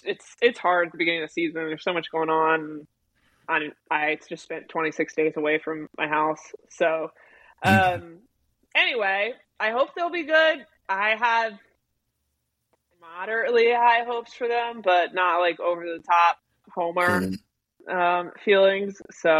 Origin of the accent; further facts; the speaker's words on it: Louisiana, United States; I am from Louisiana, so